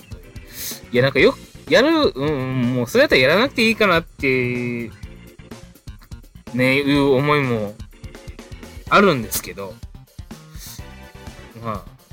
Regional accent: Kyoto, Japan; 自分の出身がですね、京都なんですけども

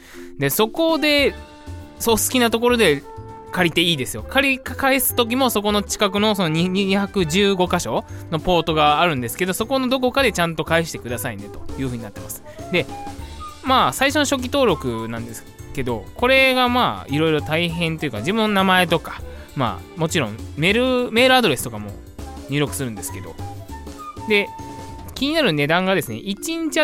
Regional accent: Kyoto, Japan; 自分地元京都なんですけど、京都にあんのかなって言って調べたんですよ。

